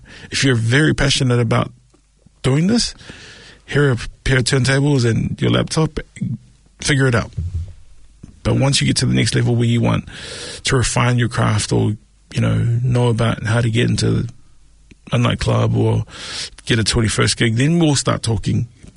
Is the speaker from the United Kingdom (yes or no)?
no; Mangere, Auckland, New Zealand; I'm a boy from Favona, Mangere